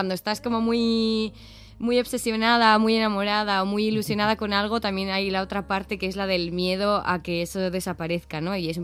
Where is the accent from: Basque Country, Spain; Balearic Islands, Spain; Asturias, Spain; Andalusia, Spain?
Basque Country, Spain; Trintxerpe; yo empecé de pequeña bueno, yo soy de Trincherpe y empecé allí en la música escola